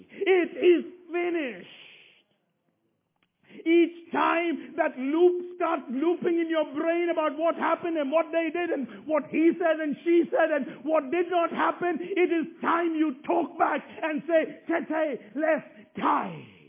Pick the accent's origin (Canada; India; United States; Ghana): India; now in United Kingdom; Let me tell you, I grew up in India.